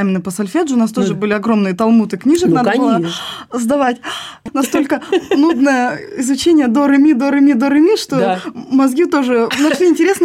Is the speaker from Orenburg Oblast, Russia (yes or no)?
no; Vladivostok, Primorsky Krai, Russia; born there; Я поступила на исторический факультет ДВГУ во Владивостоке. Я родилась в Владивостоке.